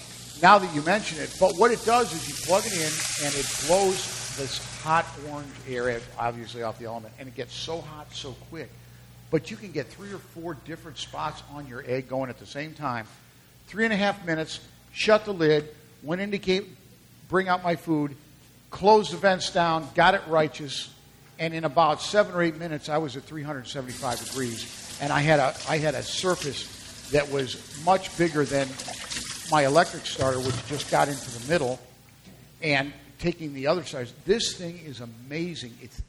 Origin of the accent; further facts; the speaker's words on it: Midwest, United States; Growing up in the Midwest, that was a Midwest thing, man.